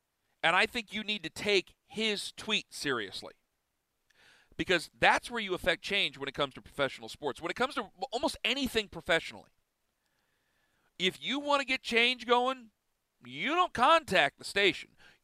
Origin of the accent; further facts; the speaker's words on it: Cleveland, Ohio, United States; Because, I mean, I'm from Cleveland. Gilardi would probably be number one, wouldn't he?